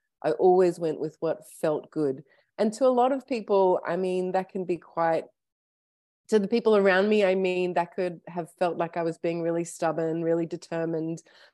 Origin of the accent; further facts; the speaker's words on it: Sydney, New South Wales, Australia; also born or lived in Toronto / Melbourne / Detroit; So when I was about two, we moved to Sydney, Australia, and then Melbourne, Australia, and then Detroit, Michigan. And then when I was about 10, we settled back in Sydney for good. I and my husband and my kids moved up to Byron Bay 4 years ago.